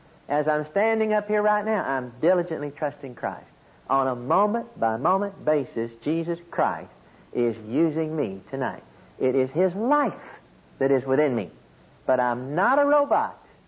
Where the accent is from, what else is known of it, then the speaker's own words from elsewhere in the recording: Oklahoma, United States; accent: Okie; that He's triggering off my Okie accent, that He is using the psychology that I have, that He's using my experiential background